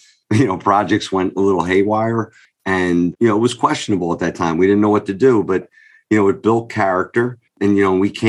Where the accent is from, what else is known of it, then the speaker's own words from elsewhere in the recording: New York, United States; I joke with people, since I'm from New York, it's like the mafia.